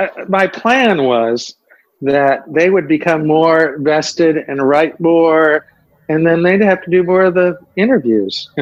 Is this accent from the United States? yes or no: yes; Toledo, Ohio, United States; I mean, I grew up listening to CKLW, the Motor City, a Detroit station that was amazing.